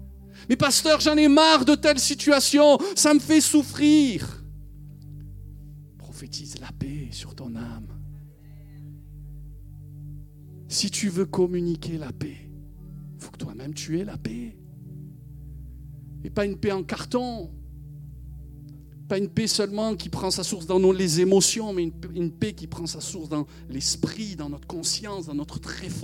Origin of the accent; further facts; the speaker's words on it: Rognac, Provence-Alpes-Côte d'Azur, France; moi je viens du Midi, je suis né au bord de l'étang de Berre, à Rognac.